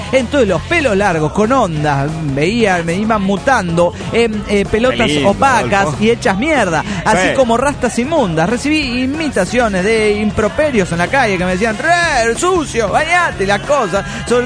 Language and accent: Spanish; Tarija, Bolivia; Soy de Tarija, Bolivia.